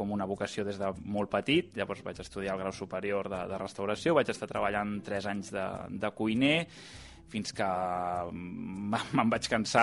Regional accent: Vilassar de Mar, Catalonia, Spain; now in Barcelona, Spain; tinc 33 anys, sóc de Vilassar de Mar, tot i que fa uns quants anys que visc a Barcelona.

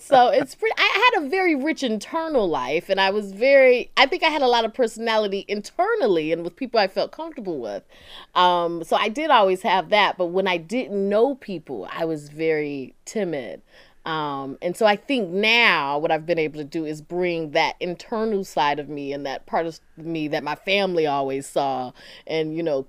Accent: Durham, North Carolina, United States; I'm from Durham, North Carolina.

